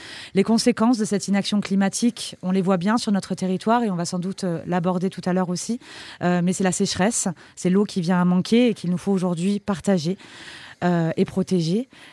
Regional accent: Auvergne-Rhône-Alpes, France; j'ai 32 ans, je suis fille de vignerons, d'élus locaux dans la Drôme. J'ai grandi dans la Drôme

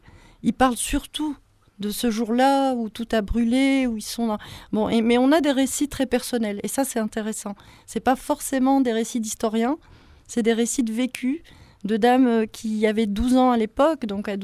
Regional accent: Nanterre, Île-de-France, France; moi venant de ma banlieue, bon c'est vrai je viens de Nanterre, banlieue parisienne

